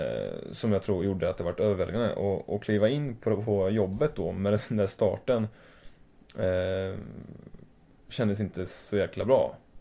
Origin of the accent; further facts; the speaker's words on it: Norrköping, Östergötland, Sweden; Jag växte upp i Vilbergen först. När jag var 3 år. Sen bodde jag från Smeby.